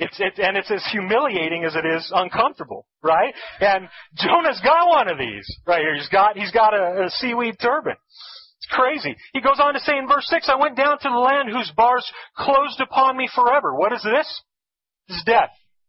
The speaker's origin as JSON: {"language": "English", "town": "Los Angeles", "region": "California", "country": "United States", "tie": "born or raised there", "said": "I'm a Southern California guy. And I grew up in Los Angeles"}